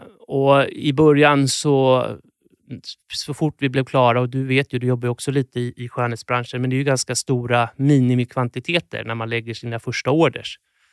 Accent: Sweden; Och så tänkte vi att vi är från Sverige. Vi är kända över världen för att vara vackra människor.

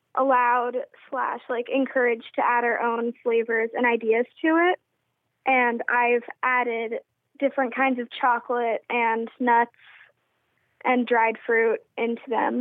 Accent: Sharon, Vermont, United States; I'm from Sharon, Vermont.

